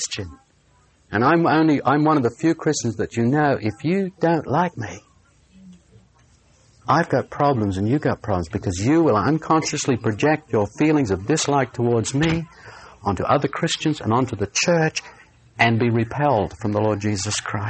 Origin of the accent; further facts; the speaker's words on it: Australia; moved away as an adult; now in United States; I said, well, I'm from Australia. She said, how long have you been in North America? I said, for about 6 months.